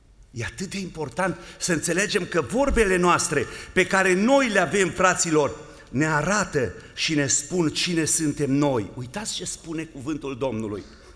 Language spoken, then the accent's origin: Romanian; Romania; Suntem din România.